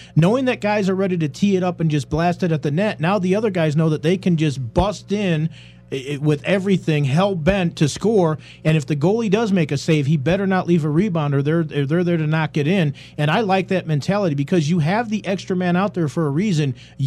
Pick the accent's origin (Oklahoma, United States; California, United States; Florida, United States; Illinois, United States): Illinois, United States; Chicago; I've been watching a lot of Blackhawk games lately because I'm from Chicago.